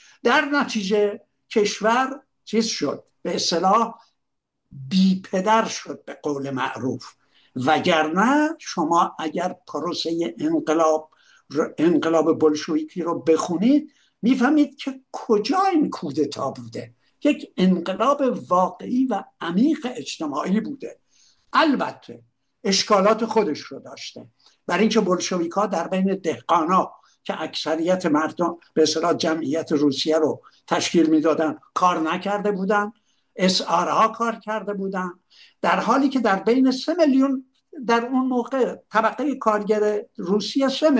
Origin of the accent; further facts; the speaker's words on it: Iran; moved away; سالهای سال بعد از اینکه من از ایران بیرون اومدم